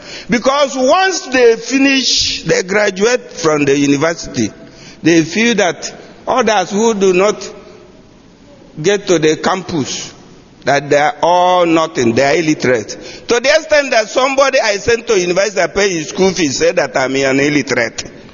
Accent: Upo, Anambra, Nigeria; I come from Upo in Dunukovia local government area, Anambra State, formerly in Nigeria in the zoo, but now in Biafra land.

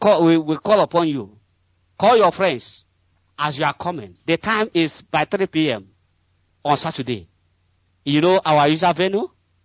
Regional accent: Umurumbe, Enugu State, Nigeria; English is a second language; now in Penang, Malaysia; I'm from Abato in Umurumbe, in Enugu, Biafra land.

